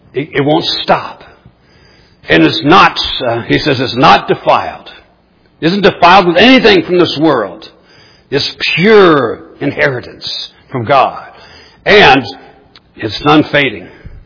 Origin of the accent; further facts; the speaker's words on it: Cleveland, Ohio, United States; Now, I grew up in around Cleveland, Ohio, and you know the Indians stink.